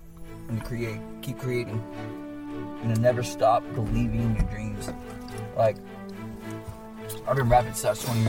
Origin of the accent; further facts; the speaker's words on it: Middleton, Idaho, United States; So I grew up in Middleton, Idaho, and I was probably the only person out there, I think, that listened to rap music.